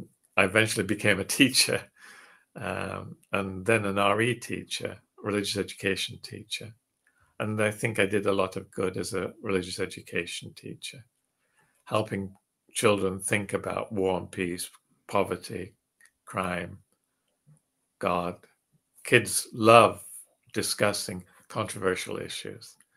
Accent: North West England, United Kingdom; I grew up Roman Catholic in Lancashire, 70 miles south of the border

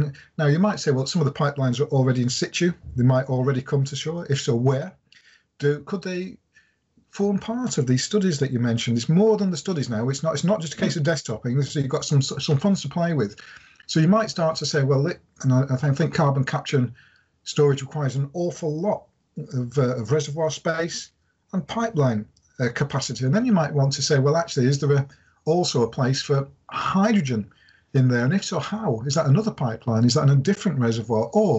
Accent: Derby, East Midlands, United Kingdom; Even my hometown of Derby has got a local cluster aspirations.

